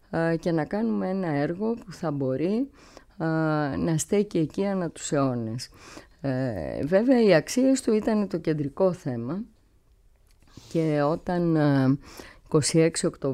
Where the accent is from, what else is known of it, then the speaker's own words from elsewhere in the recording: Rhodes, South Aegean, Greece; Είναι η πατρίδα μου και τη λατρεύω.